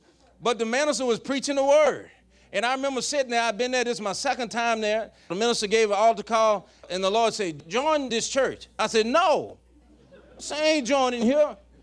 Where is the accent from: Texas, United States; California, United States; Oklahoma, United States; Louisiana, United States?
Louisiana, United States; Bayou Rapids; I'm from Bayou Rapids, Louisiana. Big city.